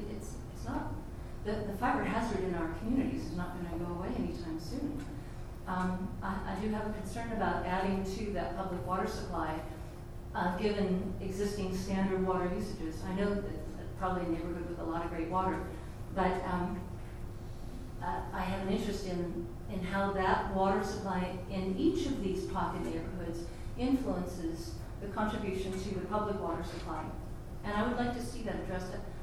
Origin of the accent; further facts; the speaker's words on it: Cave Junction, Oregon, United States; I am from Cave Junction